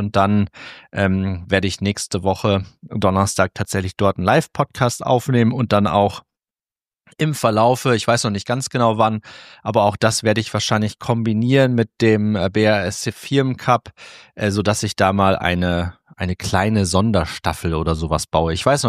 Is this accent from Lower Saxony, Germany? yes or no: yes; Cloppenburg, Lower Saxony, Germany; Ich bin am Mittwoch in meiner Heimatstadt Kloppenburg